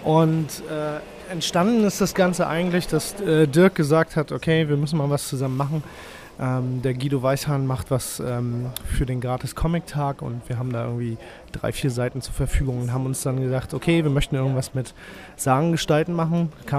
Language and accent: German; Wedel, Schleswig-Holstein, Germany; Aus Wedel. Das ist so ein quasi, ja, so eine direkte Anbindung an Hamburg dran, an der S-Bahn-Station.